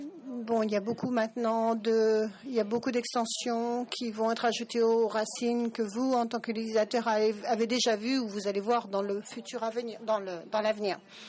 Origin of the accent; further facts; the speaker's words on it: Brazil; moi, je suis du Brésil, donc je pourrais enregistrer